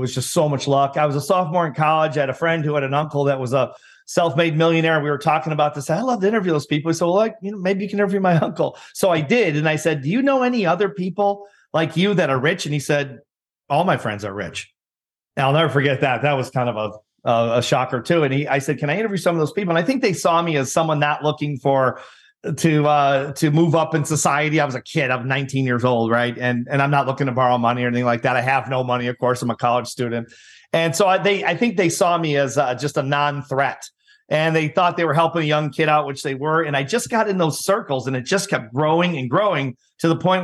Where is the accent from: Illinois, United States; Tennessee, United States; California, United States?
Illinois, United States; Elk Grove; I grew up in Elk Grove, which is just a middle class, you know, northwest suburb of Chicago. But so that's not a rich town.